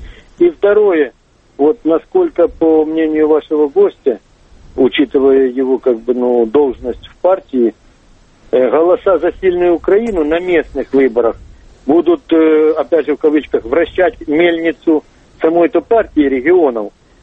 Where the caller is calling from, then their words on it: Moscow, Russia; Я звоню из Москвы, однако я украинец.